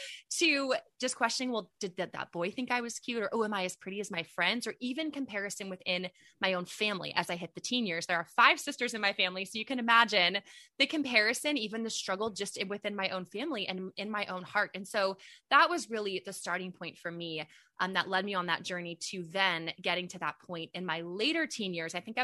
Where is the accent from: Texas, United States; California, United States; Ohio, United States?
Texas, United States; San Antonio; And we were actually in Dallas for a little mother-daughter getaway. We're from San Antonio.